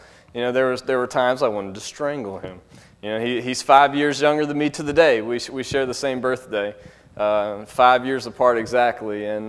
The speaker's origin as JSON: {"language": "English", "region": "Alabama", "country": "United States", "tie": "born or raised there", "said": "I kind of grew up that way. I grew up in there in Alabama, and where my house was completely surrounded by family land."}